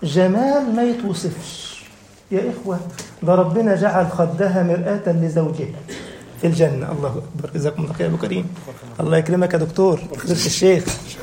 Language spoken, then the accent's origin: Arabic; Egypt; now in Germany; في بلح أحمر كده اسمه زغلول عندنا في مصر مش موجود هنا في ألمانيا